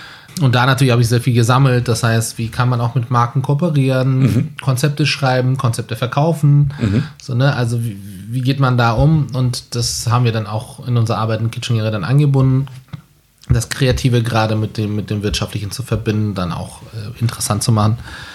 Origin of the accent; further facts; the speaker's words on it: Istanbul, Turkey; also born or lived in Ankara; Ich bin in Istanbul aufgewachsen, also in Ankara geboren. Großeltern Beamten, deswegen Ankara Verwaltungsstadt. Mhm. Und Eltern haben sich beim Studium kennengelernt. Dann sind wir nach Istanbul gezogen, 1987, 88 um den Dreh.